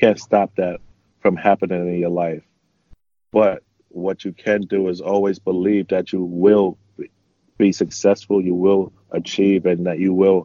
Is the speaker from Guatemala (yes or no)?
no; New York City, New York, United States; I'm from New York City. It's almost impossible not to play basketball living in New York.